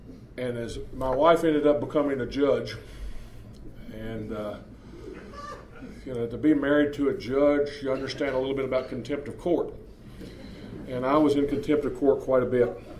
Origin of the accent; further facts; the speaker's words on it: Tennessee, United States; I didn't like the reputation that some lawyers had in my hometown. My hometown was dry, and they hung out in Johnson City where the university was